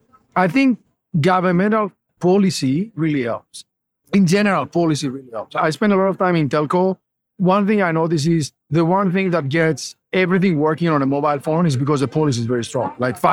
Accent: Greece; English is a second language; I'm from Greece

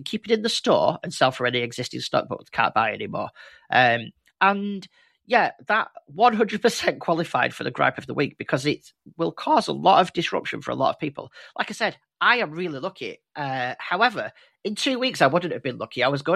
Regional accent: England, United Kingdom; accent: northern; just in case you can't tell what I'm saying because of my super northern accent.

